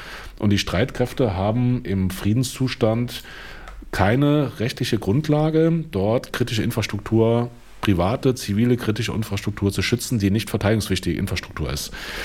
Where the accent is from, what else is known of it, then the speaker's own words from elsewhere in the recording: North Rhine-Westphalia, Germany; jetzt kommen wir ja beide aus dem Rheinland